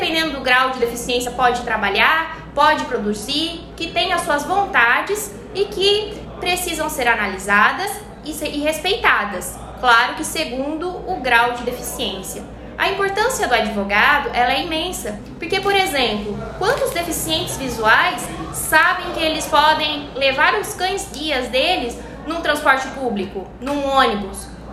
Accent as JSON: {"language": "Portuguese", "town": "Itápolis", "region": "São Paulo", "country": "Brazil", "tie": "born or raised there", "said": "eu estou imensamente feliz em dar uma palestra aqui em Itápolis, que é a minha cidade natal."}